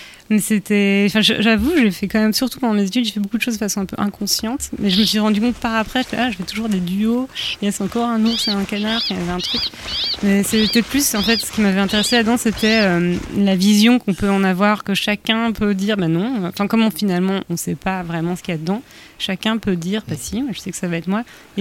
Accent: Belgium; comme je suis belge, je pensais en fait à la Wallonie et la Flandre

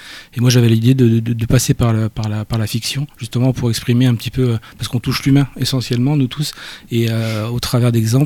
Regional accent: Reims, Grand Est, France; Et donc, moi je suis originaire de Reims, donc pas très loin.

